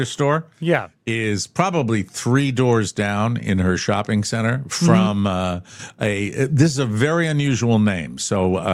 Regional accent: Connecticut, United States; I knew a thief back in my hometown in Connecticut

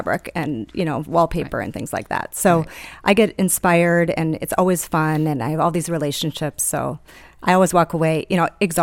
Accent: Wisconsin, United States; we grew up in just outside of Milwaukee, so it wasn't a long drive

